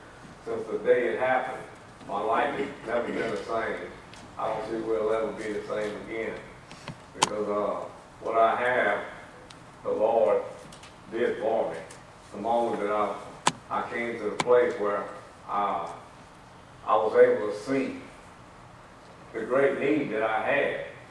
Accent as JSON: {"language": "English", "town": "Baton Rouge", "region": "Louisiana", "country": "United States", "said": "from Baton Rouge, Louisiana, around that area."}